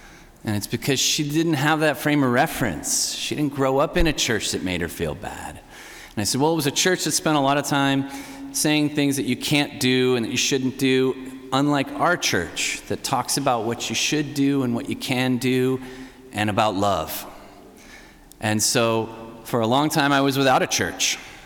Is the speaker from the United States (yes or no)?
yes; Florida, United States; I grew up in Florida and all these other places, and my dad was crazy and moved us all over the country and somehow settled here in this area finally